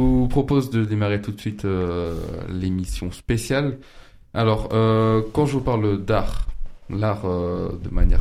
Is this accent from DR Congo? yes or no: no; France; On est, bah, bien, on est bien des Français.